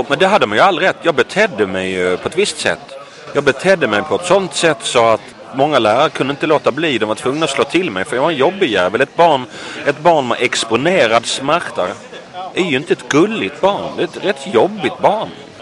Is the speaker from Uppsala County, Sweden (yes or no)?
no; Helsingborg, Skåne, Sweden; södra Helsingborg.